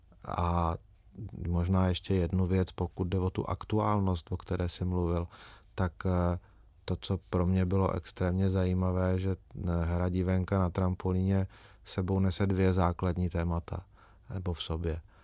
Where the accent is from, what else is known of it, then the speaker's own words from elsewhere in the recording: Olomouc, Olomouc Region, Czechia; v roce 88 mě bylo 17 a samozřejmě jsem potom toužil, ale na to jsem neměl šanci z Olomouce se dostat.